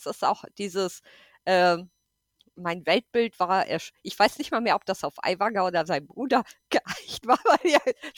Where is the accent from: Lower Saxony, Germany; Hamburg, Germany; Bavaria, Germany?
Bavaria, Germany; wir kommen halt aus Bayern und meinetwegen sind wir Hinterwäldler vom Bauernhof